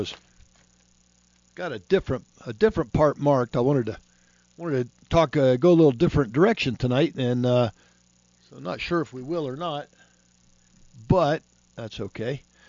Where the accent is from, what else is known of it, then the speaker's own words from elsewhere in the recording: Florida, United States; moved away as an adult; I'm from Florida. I was born and raised down there, and spent the first 25, 30 years of my life down there, most of it.